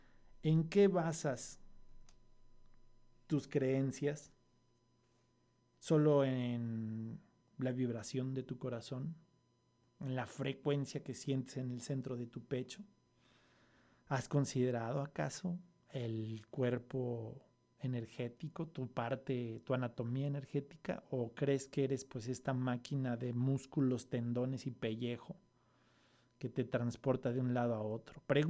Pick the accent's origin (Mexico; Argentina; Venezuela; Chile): Mexico; Mexico City; born there; si yo nací en México, en la Ciudad de México, el 22 de febrero de 1975, y decidí llegar a través de la familia